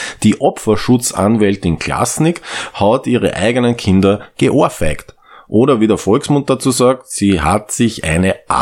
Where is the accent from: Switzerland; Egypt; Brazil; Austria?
Austria; Vienna; Ja eben, deshalb lehnen wir Wiener ja auch per se jegliche Feiertage strikt ab.